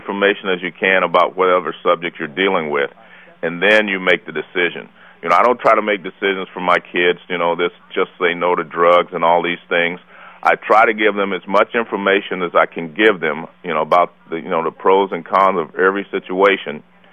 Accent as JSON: {"language": "English", "town": "Oakland", "region": "California", "country": "United States", "tie": "born or raised there", "said": "I grew up in Oakland. I went through the Oakland public school system."}